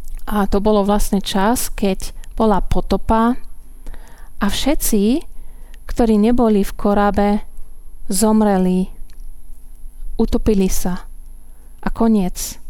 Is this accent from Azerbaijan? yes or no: no; western Germany, Germany; now in Slovakia; a chodím do evanjelického zboru v Radvani. Pochádzam zo západného Nemecka, ale žijem na Slovensku už vyše 20 rokov. Vyrastla som v kresťanskej rodine.